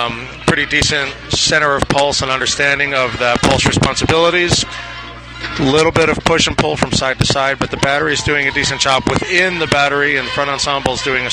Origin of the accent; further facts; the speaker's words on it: Fort Worth, Texas, United States; I'm here from Fort Worth, Texas